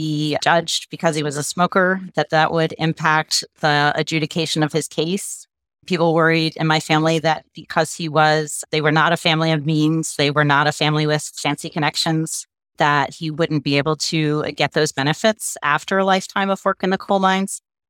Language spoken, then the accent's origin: English; Maryland, United States; They settled in Maryland. So I grew up in Maryland.